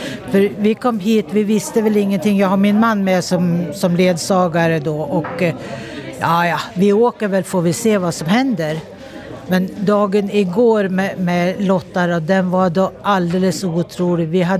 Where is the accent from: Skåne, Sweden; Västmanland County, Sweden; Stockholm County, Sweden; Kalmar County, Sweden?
Västmanland County, Sweden; Fagersta; now in Engelsberg, Sweden; och jag är från Fagersta, eller vi bor i Engelsberg men tillhör ju Fagersta-regionen.